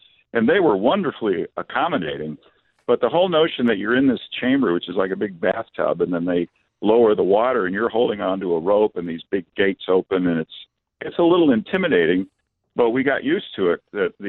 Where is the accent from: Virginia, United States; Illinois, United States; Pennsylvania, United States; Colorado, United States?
Illinois, United States; Rock Island; I grew up in Rock Island, and I kind of always took the Mississippi for granted.